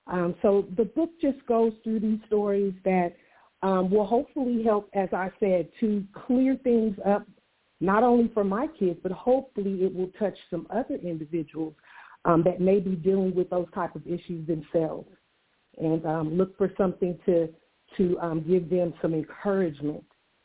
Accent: Oakland, California, United States; also born or lived in Stockton; I was born in Stockton. Yes, born in Stockton, moved to Oakland in the fifth grade, and was pretty much raised between the two cities.

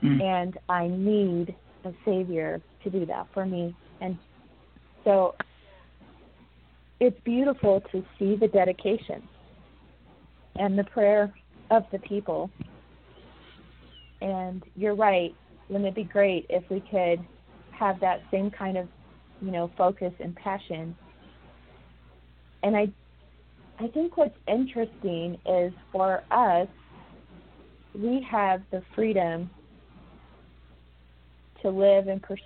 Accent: United States; Being an American in Afghanistan

